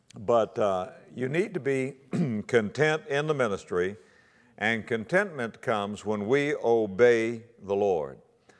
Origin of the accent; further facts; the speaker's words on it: West Palm Beach, Florida, United States; born there; You know, it's green all year round, and I was born in West Palm Beach. My blood's about 75% salt water.